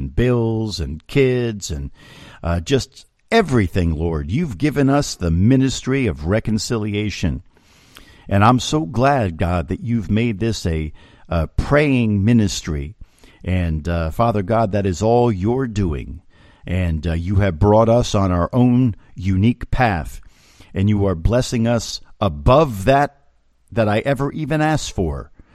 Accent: Pompton Lakes, New Jersey, United States; I was baptized at St. Mary's Roman Catholic Church in Pompton Lakes, New Jersey. I attended St. Mary's Elementary School from grades 1 through 8.

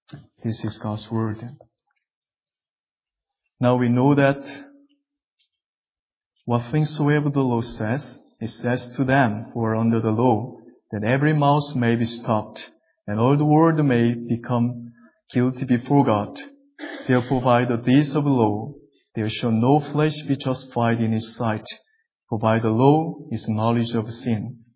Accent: Seoul, South Korea; I come from Seoul in Korea.

